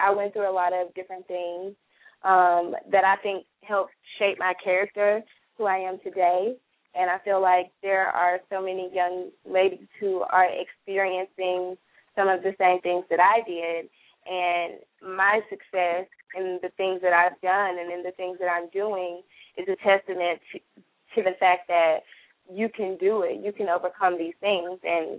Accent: Hoover, Alabama, United States; Well, as you said, I'm from Hoover, Alabama. I'm 25 years old. I attended Hoover High School and went on to the University of Alabama.

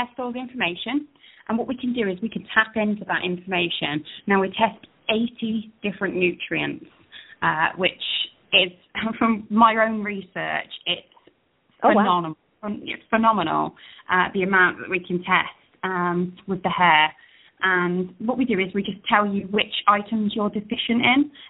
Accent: United Kingdom; We're British, after all.

